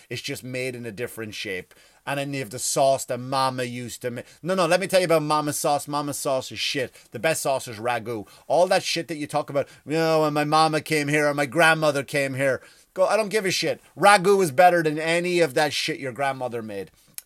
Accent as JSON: {"language": "English", "country": "Ireland", "said": "But we're Irish, we don't give a shit."}